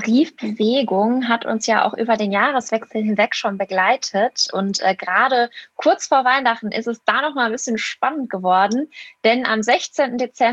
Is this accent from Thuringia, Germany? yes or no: no; Essen, North Rhine-Westphalia, Germany; Ich bin 21 Jahre alt und ich komme aus Essen. Habe da ein duales Studium gemacht und wohne und arbeite immer noch hier